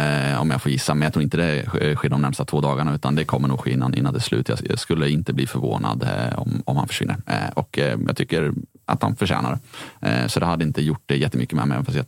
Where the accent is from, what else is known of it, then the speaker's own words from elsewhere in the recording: Iceland; now in Norrköping, Sweden; Jag är alltid islänning i Norrköping.